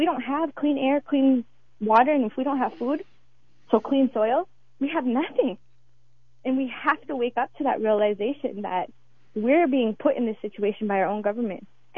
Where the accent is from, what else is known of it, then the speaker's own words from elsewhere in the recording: Fort Berthold, North Dakota, United States; I'm from Fort Berthold. It's called Fort Berthold because it literally was a fort that was built to keep my nations, the Mandan, Hidatsa, Rikara nations, in it